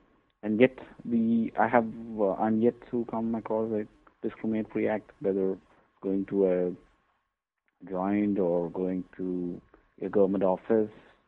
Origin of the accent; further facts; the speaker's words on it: Dubai, United Arab Emirates; also born or lived in India; Actually, I am from India, but I grew up in Dubai because my parents had their business way back in the 1970s in Dubai. It was a very small village kind of place in those times. It was a fishing village, actually, Dubai.